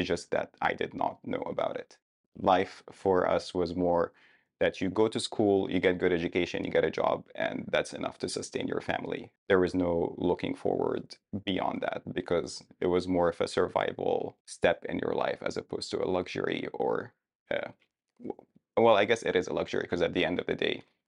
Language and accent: English; Abu Dhabi, United Arab Emirates; I grew up in Abu Dhabi, which is in the United Arab Emirates